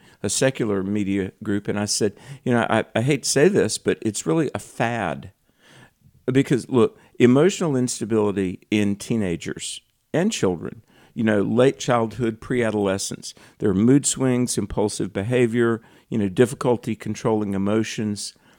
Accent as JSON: {"language": "English", "region": "North Carolina", "country": "United States", "tie": "born or raised there", "said": "in my home state of North Carolina"}